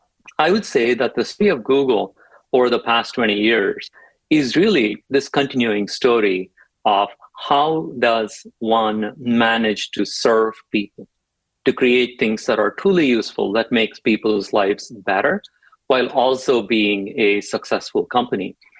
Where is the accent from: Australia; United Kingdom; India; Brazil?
India; now in United States; Yeah, so I grew up in India.